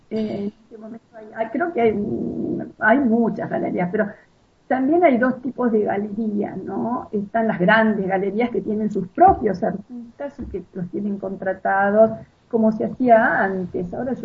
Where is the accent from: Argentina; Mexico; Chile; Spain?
Argentina; Y somos Argentina, no tienen que olvidarse de eso.